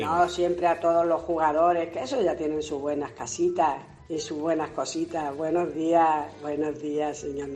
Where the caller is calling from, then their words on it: Barcelona, Catalonia, Spain; nosotros somos una pareja de jubilados que criamos niños y además estamos en Barcelona